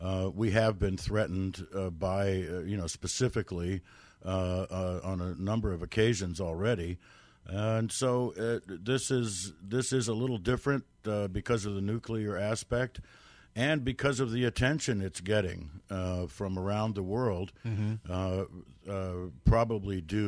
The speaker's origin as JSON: {"language": "English", "region": "Washington, D.C. area", "country": "United States", "tie": "born or raised there", "said": "I grew up in the Cold War right outside D.C."}